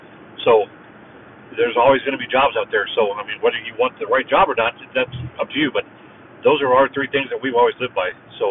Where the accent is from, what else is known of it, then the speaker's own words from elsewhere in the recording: Arizona, United States; We're both from Arizona originally, but we haven't been back in years